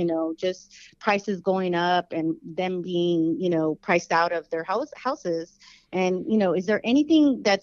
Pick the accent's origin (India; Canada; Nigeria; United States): United States; Texas; now in Pasadena, United States; I'm from the East End as well, Harrisburg and 72nd Street.